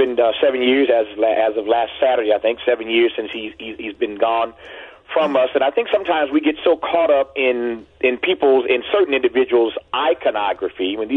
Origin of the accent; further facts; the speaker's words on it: Indiana, United States; I grew up down the road in Indiana, and I could never have imagined as a child growing up in Indiana that I'd have this great fortune.